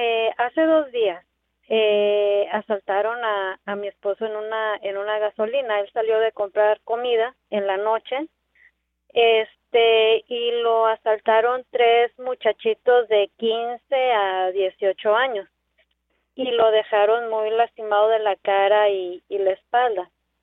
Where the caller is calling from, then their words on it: Charleston, South Carolina, United States; De Charleston, Sur Carolina.